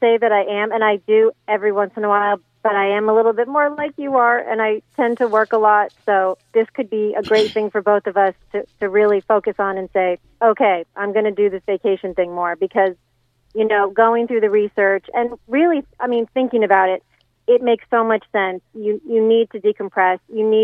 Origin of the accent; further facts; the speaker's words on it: Maryland, United States; Old Bay seasoning, that's a great idea. I'm from Maryland. We put that on everything.